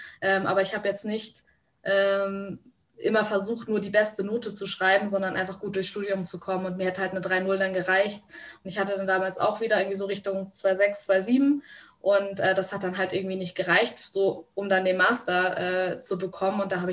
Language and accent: German; Northern Germany, Germany; Ich bin so ein typisches Bundeswehrkind. Ne? Wir sind immer umgezogen. Ich habe auch schon in Bayern gelebt und in den USA und so. Also ständig umgezogen, aber die meiste Zeit eigentlich im Norden. Deswegen sage ich immer so, ja, ich komme aus dem Norden